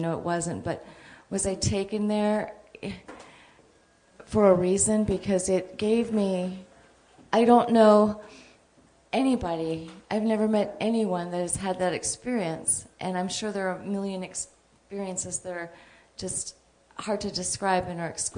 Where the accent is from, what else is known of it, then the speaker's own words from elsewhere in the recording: Hawaii, United States; As a child growing up in Hawaii and having that strong lineage in my bones